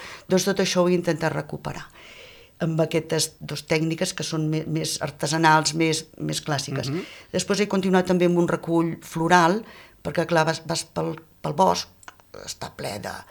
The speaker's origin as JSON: {"language": "Catalan", "town": "Pradell de la Teixeta", "region": "Catalonia", "country": "Spain", "also_born_or_lived": "Tarragona", "said": "sóc de Pradell de la Teixeta i farà uns 9 anys que tinc l'estudi casa a Pradell."}